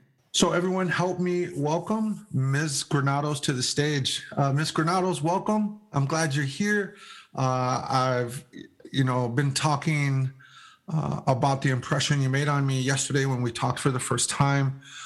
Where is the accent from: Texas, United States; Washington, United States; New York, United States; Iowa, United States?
Texas, United States; Lubbock; born there; I'm a Tejano. I was born in Lubbock, Texas.